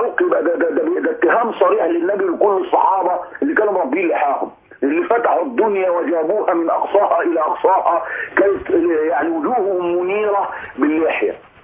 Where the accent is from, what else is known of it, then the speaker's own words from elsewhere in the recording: Egypt; إحنا مصريين ومصر حر